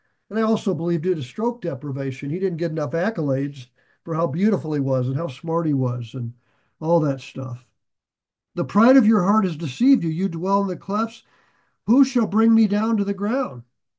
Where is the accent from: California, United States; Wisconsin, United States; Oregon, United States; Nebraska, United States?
Nebraska, United States; And this is something I noticed growing up in Nebraska.